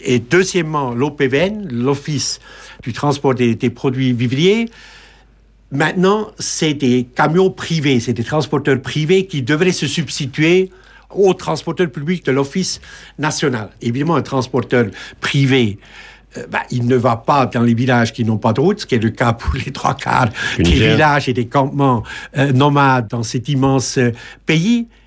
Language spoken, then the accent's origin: French; Geneva, Switzerland; ou suisse aussi, je suis de Genève